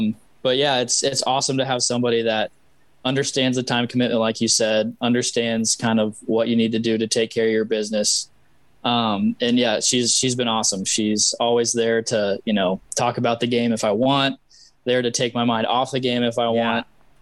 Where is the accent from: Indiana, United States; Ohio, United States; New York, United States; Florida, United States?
Ohio, United States; Cincinnati; And to answer your question, I grew up in Cincinnati.